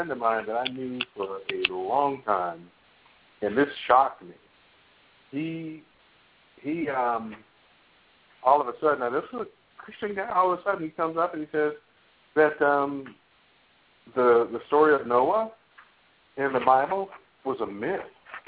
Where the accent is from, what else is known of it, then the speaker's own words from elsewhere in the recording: Cleveland, Ohio, United States; born there; God, I was born in Cleveland.